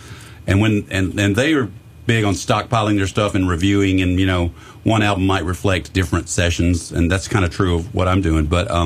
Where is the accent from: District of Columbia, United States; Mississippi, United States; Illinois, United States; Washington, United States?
Mississippi, United States; this kind of garagey band that I never saw live growing up in Mississippi